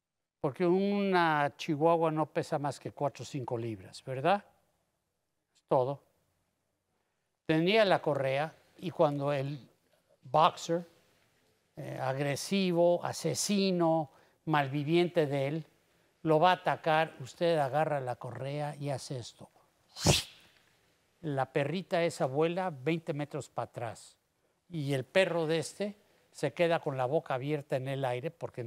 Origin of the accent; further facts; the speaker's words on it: Mexico; aunque soy mexicano, los chihuahuas para mí son muy agresivos